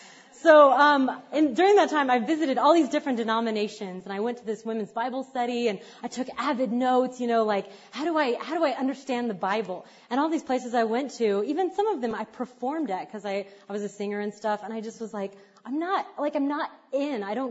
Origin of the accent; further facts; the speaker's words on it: Oklahoma, United States; also born or lived in Texas; I was born in Texas, raised in Oklahoma, but I didn't grow up in a Christian family.